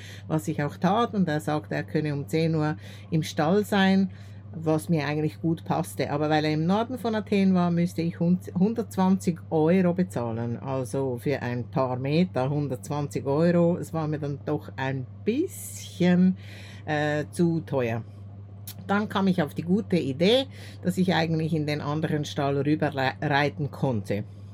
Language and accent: German; Switzerland; Als Schweizerin bin ich nun besonders verwöhnt